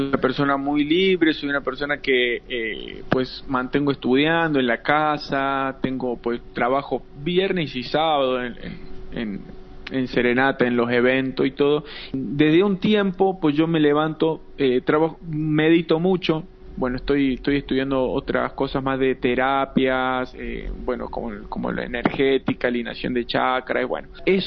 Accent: Córdoba, Argentina; moved away; Mi propio país, claro. Yo me fui como dolido de la Argentina por no poder vivir de la música.

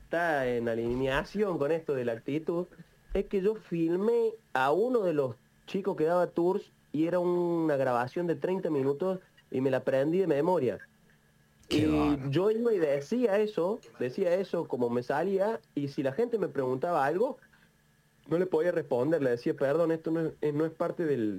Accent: Córdoba, Argentina; moved away; Entonces yo salí de Córdoba, estuve un poquito en Buenos Aires y después me vine para acá con la idea de expandirme y poder llegar a pintar en Barcelona.

